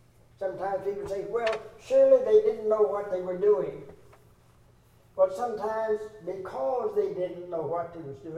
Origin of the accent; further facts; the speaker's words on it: United States; I'm glad that I'm American. I don't know of any other part of the world that I would rather be in.